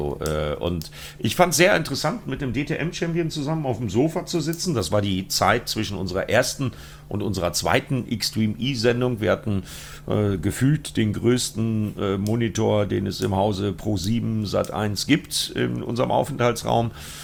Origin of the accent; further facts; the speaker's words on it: Bremen, Germany; Ich komme aus Bremen.